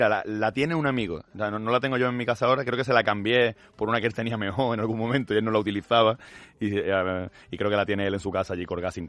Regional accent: Málaga, Andalusia, Spain; Yo que soy de Málaga, te la podía llevar a la playa.

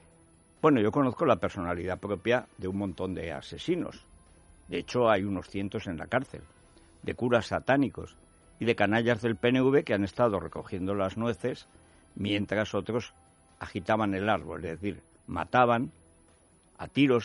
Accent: Spain; los españoles somos una raza muy inferior

